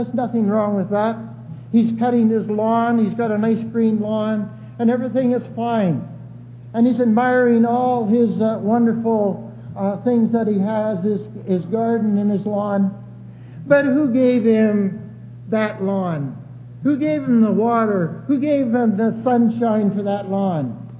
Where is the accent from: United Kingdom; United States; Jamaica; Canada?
Canada; I'm Canadian.